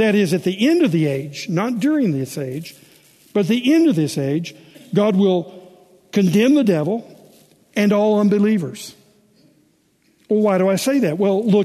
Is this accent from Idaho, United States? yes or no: no; Memphis, Tennessee, United States; Most of you know I'm from Memphis.